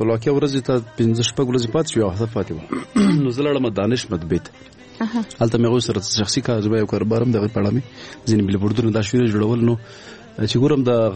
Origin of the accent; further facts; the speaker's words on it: Paktia, Afghanistan; مونږ د پکتیا یو